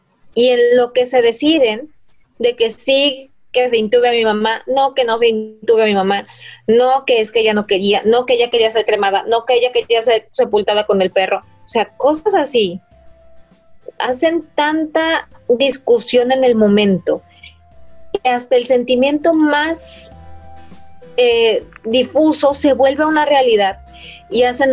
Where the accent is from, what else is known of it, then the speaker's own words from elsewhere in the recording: Mexico; incluso como mexicanos, somos muy reacios a hablar de la muerte.